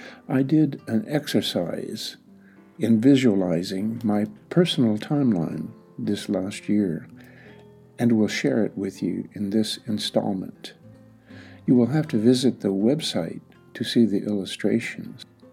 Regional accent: Centralia, Illinois, United States; now in Atlanta, United States; Centralia, Illinois, my hometown, Chicago, where I did my advanced schooling, Atlanta, Georgia, my adopted hometown

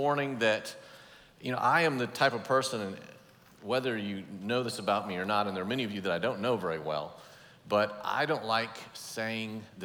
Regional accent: Oregon, United States; I grew up in Oregon, northeastern Oregon. If you've ever been out there, it's super isolated, middle of nowhere. My county that I grew up in is larger than some states in the United States, but it only has like 28,000 people.

